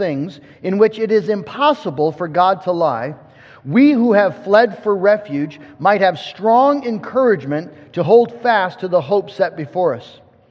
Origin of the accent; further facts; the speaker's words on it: Michigan, United States; which I knew very little about, though I was from West Michigan